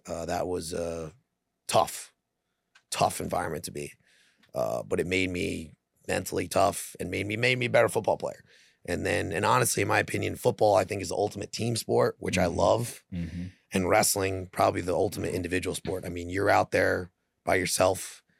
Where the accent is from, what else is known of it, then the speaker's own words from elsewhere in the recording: Thornwood, New York, United States; Well, I grew up in Westchester, right in Thornwood